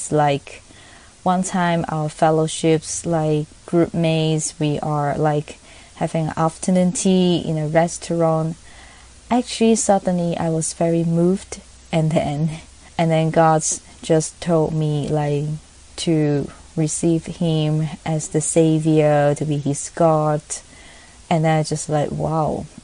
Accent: Hong Kong; and I'm from Hong Kong.

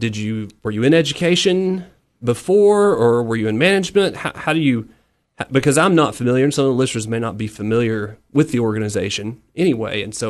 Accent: Tennessee, United States; Well, I grew up right across the line in Morgan County.

